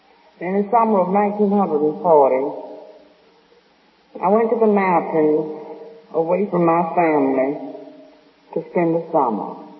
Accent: Atlanta, Georgia, United States; And when I said I was from Atlanta, well, I had to say Georgia because it was Atlanta, Texas.

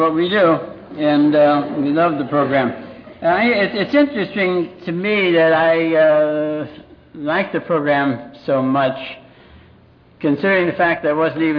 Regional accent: Alliance, Ohio, United States; also born or lived in Canton; I was born in Canton, Ohio. And grew up in, when I was 4 years old, my father, without even asking my opinion, gave up his job as a druggist in Canton, Ohio, and he bought a house drugstore combination in Alliance, Ohio.

